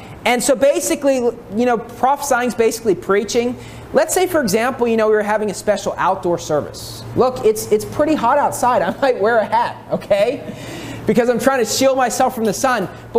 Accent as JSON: {"language": "English", "country": "United States", "lives_now": "Philippines", "said": "everything that happens in the U.S. is going to happen here just 20 years later. That's the way it works, because my home country brings the sin into the Philippines"}